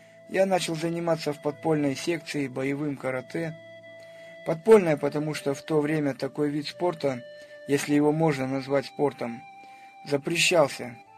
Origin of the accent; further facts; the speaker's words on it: Karaganda, Karaganda Region, Kazakhstan; Родился я в Казахстане, в городе Караганда, в 1968 году, в самом так называемом бандитском районе Новый Майкудук.